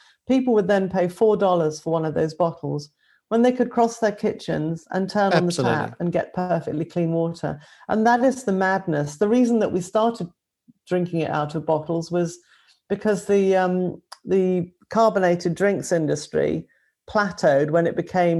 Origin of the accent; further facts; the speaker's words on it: Singapore; moved away; when I was young, we grew up in Singapore before Singapore became as clinically clean as it is these days.